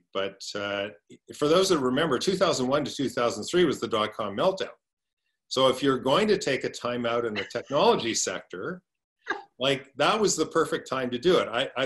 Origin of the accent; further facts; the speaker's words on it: Edmonton, Alberta, Canada; So I grew up in Edmonton, and when I was in junior high